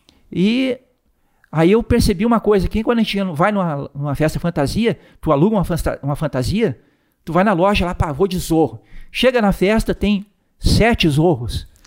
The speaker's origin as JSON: {"language": "Portuguese", "town": "Porto Alegre", "region": "Rio Grande do Sul", "country": "Brazil", "also_born_or_lived": "Recife / Brasília / São Paulo / Curitiba", "said": "Eu sou gaúcho, daqui de Porto Alegre. Morei em várias cidades do Brasil. Já morei no Nordeste, em Recife, morei em Brasília, São Paulo, Curitiba e outras cidades menores também."}